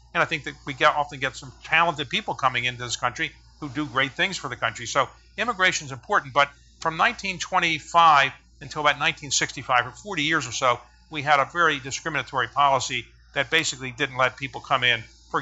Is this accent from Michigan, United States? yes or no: no; Baltimore, Maryland, United States; and I didn't really know him, although I'm from Baltimore.